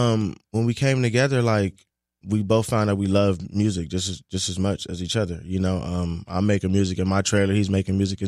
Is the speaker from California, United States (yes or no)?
yes; California, United States; California, right next to Long Beach. Just being a kid, you know.